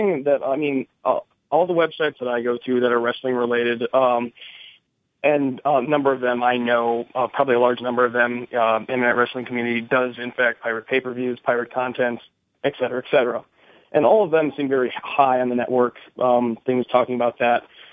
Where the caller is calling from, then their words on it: Wisconsin, United States; from Wisconsin.